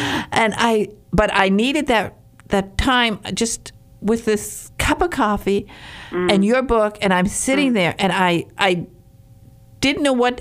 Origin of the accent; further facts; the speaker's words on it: Michigan, United States; I come from Upper Michigan.